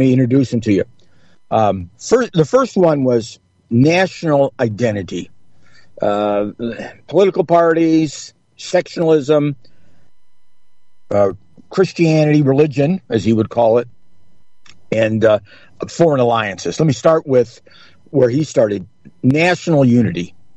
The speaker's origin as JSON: {"language": "English", "region": "Michigan", "country": "United States", "said": "But yeah, we're from Michigan and we're from Northern Michigan, but we love the name American above all else."}